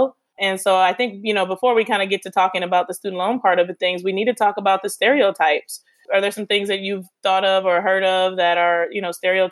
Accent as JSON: {"language": "English", "region": "Pennsylvania", "country": "United States", "said": "Well, my dad is Trinidadian. My mom is Black from Detroit. I have dreads. And so people assume a lot that I'm from the Caribbean or from some part of Africa. So I say, you know, where are you from? I say Pennsylvania."}